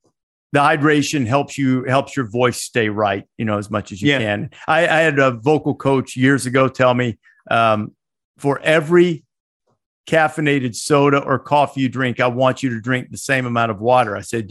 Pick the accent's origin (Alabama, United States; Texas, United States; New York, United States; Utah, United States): Alabama, United States; I grew up in Northwest Alabama where you get sweet tea intravenously, you know, like at birth.